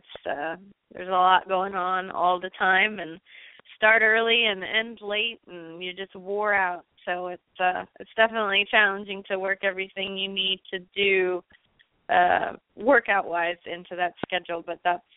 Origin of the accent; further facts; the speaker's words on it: Texas, United States; I mean, to each their own, but I'm from Texas. I like a steak.